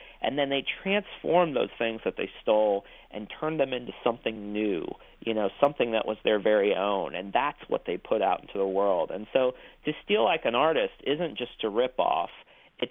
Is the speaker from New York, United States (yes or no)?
no; Ohio, United States; And so when I was growing up in Ohio, my teacher, Mrs. Neff, she taught English